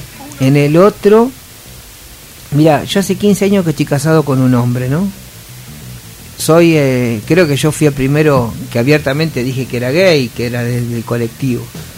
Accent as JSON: {"language": "Spanish", "country": "Argentina", "said": "porque somos argentinos y porque no somos ni Chile ni China ni Estados Unidos ni Venezuela ni Cuba, somos Argentina"}